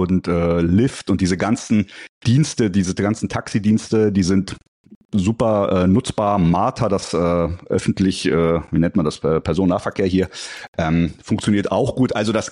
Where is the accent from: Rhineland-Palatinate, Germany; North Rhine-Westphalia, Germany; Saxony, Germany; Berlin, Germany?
Berlin, Germany; Ja, ich bin Berliner.